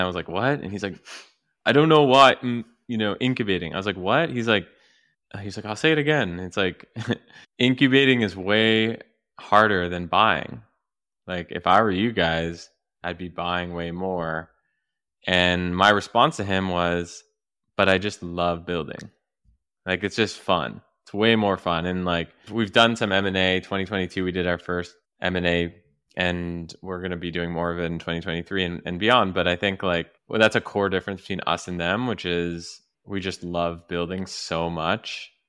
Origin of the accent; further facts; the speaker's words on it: East Coast, Canada; we're Canadian. They're Canadian. We're from the East Coast of Canada.